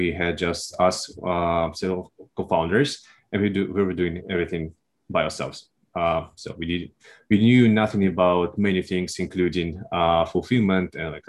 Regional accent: Russia; English is a second language; And I am originally from Russia, as you can tell from my accent.

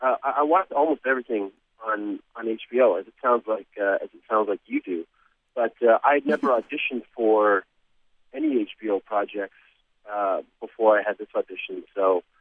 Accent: Toronto, Ontario, Canada; I grew up in Toronto.

